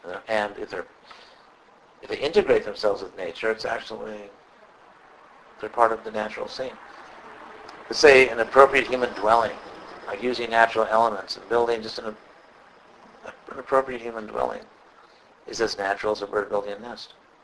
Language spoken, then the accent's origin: English; Western United States, United States; I'm from the Western United States. I've seen a lot of wilderness and rugged scenery and all that stuff.